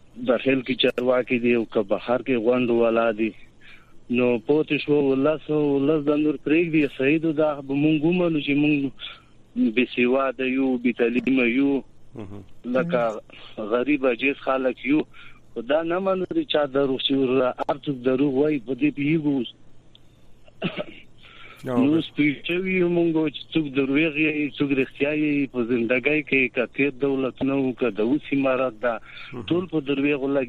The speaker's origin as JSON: {"language": "Pashto", "country": "Afghanistan", "said": "دا غولم مونږ د افغانستان ولست"}